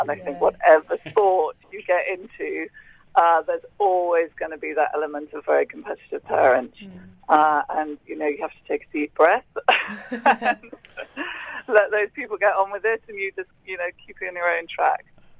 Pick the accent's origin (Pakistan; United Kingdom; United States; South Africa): United Kingdom; Wales; But I grew up in the Pony Club in Wales, the Tyneside Pony Club